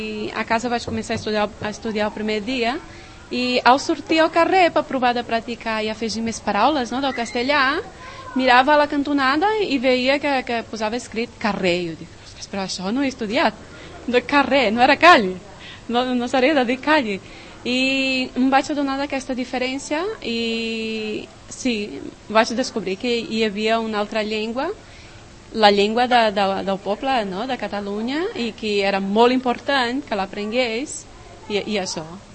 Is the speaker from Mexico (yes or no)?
no; Brazil; first language Portuguese; Catalan is a second language; now in Spain; vaig arribar al 2006 i no sabia parlar res de castellà. Soc brasilera, la meva llengua materna és el portuguès, però no sabia de l'existència del català i al moment d'assabentar-me d'això vaig començar a aprendre les dues llengües.